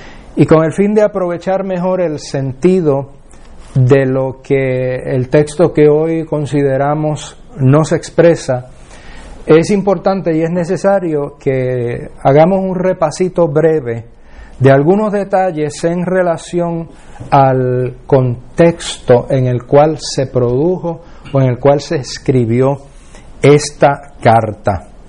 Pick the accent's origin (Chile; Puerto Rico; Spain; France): Puerto Rico; Un querido profesor, amigo, en mi tierra, en Puerto Rico